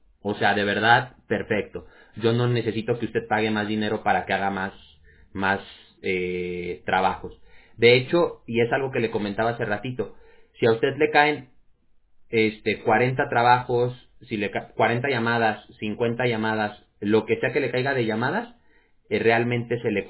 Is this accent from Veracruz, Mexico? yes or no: no; Jalisco, Mexico; yo soy de Jalisco. No sé de dónde sea usted, Jalisco, México.